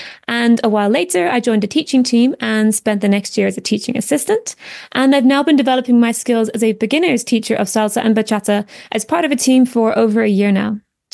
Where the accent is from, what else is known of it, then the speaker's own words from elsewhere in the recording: Munster, Ireland; I am from West Cork in Ireland